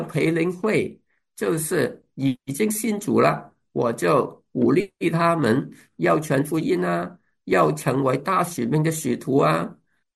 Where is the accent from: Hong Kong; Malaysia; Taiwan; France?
Hong Kong; 因为我在香港长大，我跟小学同学、中学同学、大学同学都有机会再见面